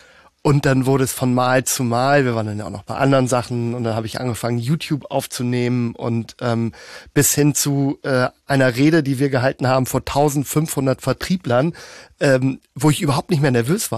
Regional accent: Hamburg, Germany; Wir kommen noch beide hier aus Hamburg

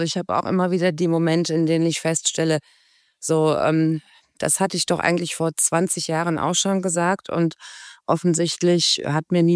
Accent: Essen, North Rhine-Westphalia, Germany; born there; Also ich bin gebürtige Essenerin, mit meinen Eltern dann aber irgendwann in die Peripherie gezogen und dieses Schulzentrum war tatsächlich in der Stadt Ratingen.

